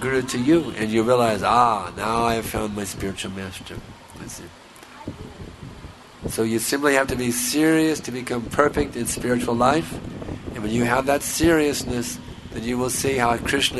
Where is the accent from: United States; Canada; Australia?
United States; I'm speaking in English because I grew up in America, and they didn't teach us Hindi over there.